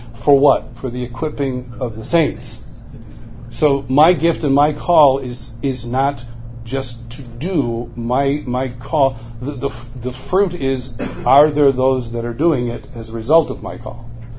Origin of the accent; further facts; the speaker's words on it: Marion, New York, United States; I'm from Marion, New York. Newark, one of our rivals, just 9 miles down the road or 12 miles down.